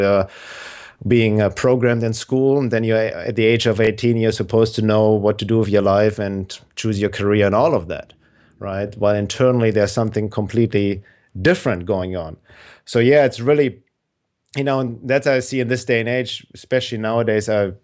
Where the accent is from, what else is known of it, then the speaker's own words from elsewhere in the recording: Germany; moved away as an adult; now in United States; I came from Germany in the 90s to the US to study drums and percussion, play in bands.